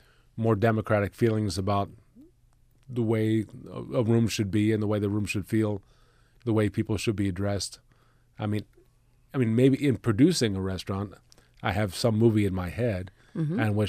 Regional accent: Mid-Atlantic, United States; And we're from the Mid-Atlantic.

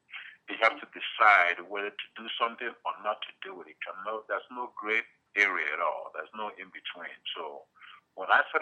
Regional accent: Nigeria; moved away as an adult; now in United States; Well, as you know, I'm from Nigeria. I grew up in Nigeria. I was born over there. I'd never actually been outside of Nigeria until I came to the U.S. I came out here right after high school.

